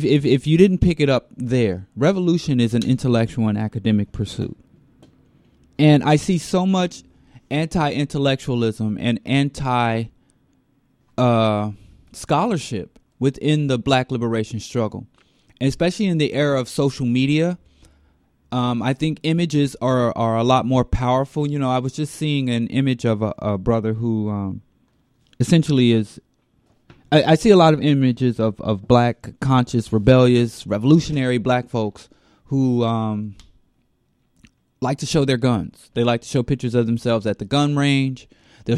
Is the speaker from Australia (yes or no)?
no; Midwest, United States; moved away as an adult; I'm from the Midwest. I'm from the Bible Belt, which is also the porn belt and the gun belt.